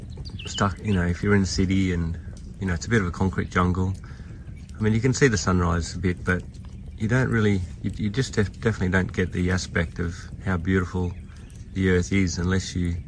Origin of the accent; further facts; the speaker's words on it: Australia; I suppose I'm Australian because that's just, you know, that's me.